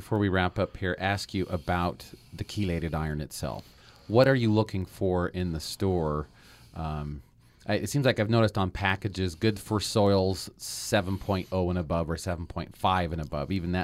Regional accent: Mendon, United States; when I grew up in Mendon. Mendon kind of sits down into a, I won't call it a hole, but it there are a lot of springs that are in town.

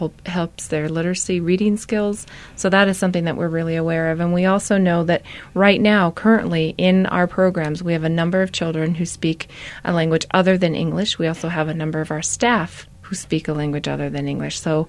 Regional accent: Albuquerque, New Mexico, United States; I was born and raised in Albuquerque. My family lives in Albuquerque, so this is something that is really close to me.

